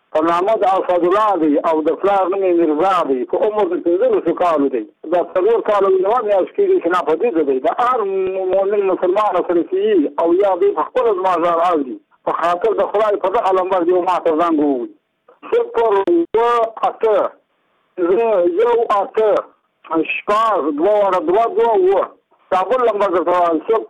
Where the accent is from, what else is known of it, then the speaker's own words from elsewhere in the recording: Badghis, Afghanistan; زه په خپله د بادغیس د ولایت یم، د مقر د ولسوالۍ یم، د انګور د کلي